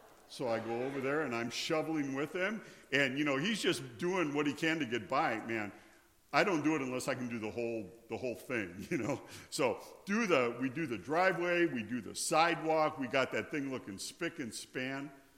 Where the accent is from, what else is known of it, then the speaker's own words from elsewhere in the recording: Wisconsin, United States; Now, I grew up in Wisconsin. I love snow shoveling.